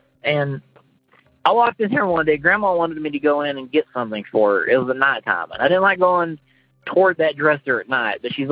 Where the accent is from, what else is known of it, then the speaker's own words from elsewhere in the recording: Kansas, United States; from Kansas.